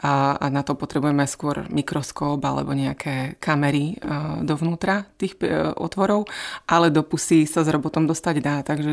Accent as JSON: {"language": "Slovak", "town": "Humenné", "region": "Prešov Region", "country": "Slovakia", "tie": "born there", "moved": "as an adult", "lives_now": "Czech Republic", "said": "Narodila som sa v Humennom, to je na východnom Slovensku, takže je to ďaleko odtiaľto, ale študovala som v Olomouci univerzitu, tam som spoznala svojho manžela a tak sme už zostali tu v Českej republike a vlastne tu aj s vysokou školou žijem už nejakých 19 rokov"}